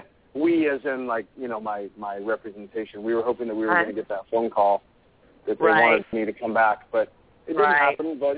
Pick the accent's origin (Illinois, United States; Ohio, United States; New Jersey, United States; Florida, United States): Illinois, United States; I'm from Illinois, so I was a huge Chicago